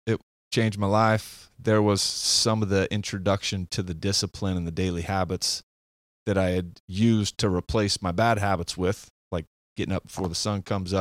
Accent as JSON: {"language": "English", "region": "Utah", "country": "United States", "tie": "born or raised there", "moved": "as an adult", "said": "Thought if I change the scenery and go out to Phoenix from Utah, go to Motorcycle Mechanics Institute, get away from some of it, that might help."}